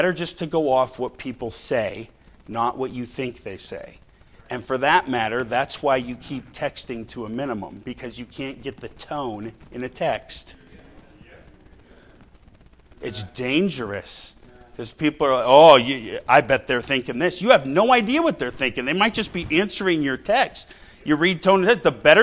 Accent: Montana, United States; I grew up in Montana, you know, and I mean, outside of floating the Blackfoot, I never, you know, saw much.

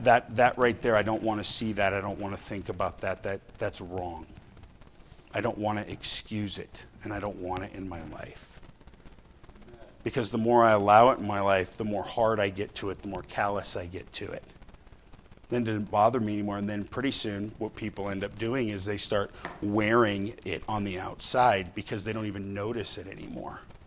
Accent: Montana, United States; I grew up in Montana, you know, and I mean, outside of floating the Blackfoot, I never, you know, saw much.

